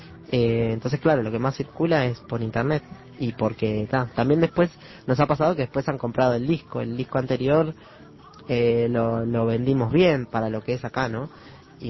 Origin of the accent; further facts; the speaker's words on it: Tacuarembó, Uruguay; Sí, soy de ahí.